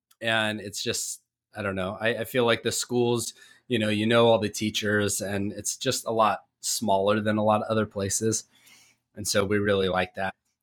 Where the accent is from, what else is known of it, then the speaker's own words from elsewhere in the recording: Ramona, California, United States; So I grew up in San Diego. And I say San Diego because I grew up in a small town, like Northeast County, San Diego, that nobody knows, a little town called Ramona.